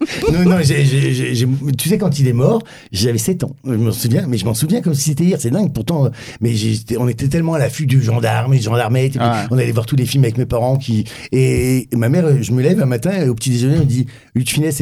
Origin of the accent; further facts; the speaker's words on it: Poland; Je tiens de ma mère. Hein. Moi, je suis polonais.